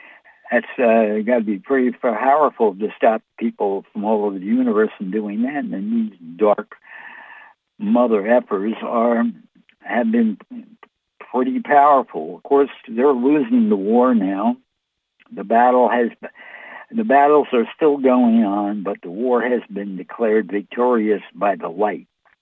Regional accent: United States; Hey, you know, I'm an American here.

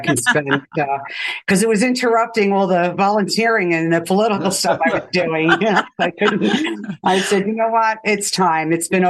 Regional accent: Bronx, New York, United States; moved away; Well, I'm from the Bronx, New York. I don't know if you can tell.

